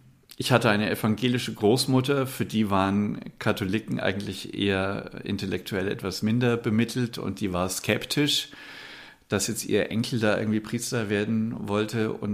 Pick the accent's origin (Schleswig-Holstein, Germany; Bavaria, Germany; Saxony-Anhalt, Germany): Bavaria, Germany; Hammelburg; ich komme aus einer Kleinstadt, aus Hammelburg